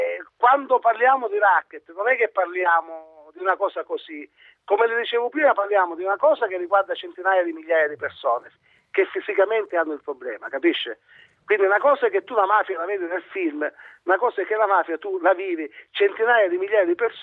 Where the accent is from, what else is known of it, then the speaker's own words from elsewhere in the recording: Sicily, Italy; per sfortuna mia, che sono un siciliano